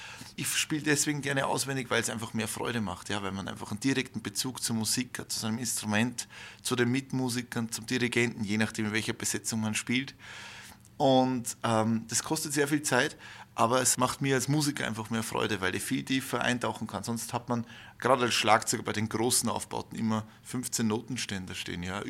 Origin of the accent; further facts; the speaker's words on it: Salzburg, Austria; ich bin ein Kind vom Lande. Ich habe immer am Land gelebt. Ich liebe das Land. Ich bin so ein richtiger Bub vom Lande, wie man bei uns in Salzburg sagt.